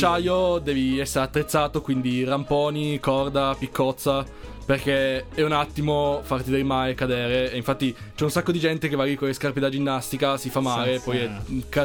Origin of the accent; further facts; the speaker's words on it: Aosta, Aosta Valley, Italy; born there; sono nato ad Aosta, ma ho una casa e mia nonna vive lì a Courmayeur.